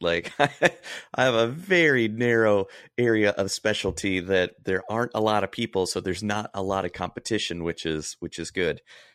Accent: North Carolina, United States; also born or lived in Austin; now in Chicago, United States; I was raised in North Carolina, college in Kentucky, summers in Fort Lauderdale working with a mentor of mine, and lived in Austin, Texas, now in Chicago.

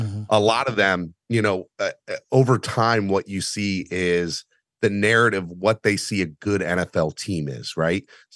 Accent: Maryland, United States; I grew up in the Maryland area.

